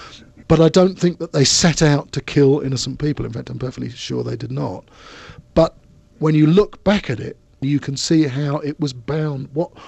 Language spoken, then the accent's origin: English; United Kingdom; You know, I'm British and proud of it